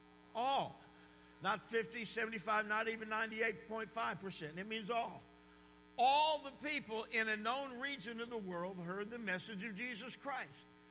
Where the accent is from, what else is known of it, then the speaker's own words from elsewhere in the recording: New Jersey, United States; You know, I'm from New Jersey